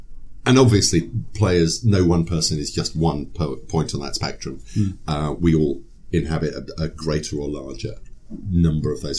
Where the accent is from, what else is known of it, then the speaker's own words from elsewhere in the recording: East of England, United Kingdom; I'm British, born and bred, born in East Anglia, but I went to boarding school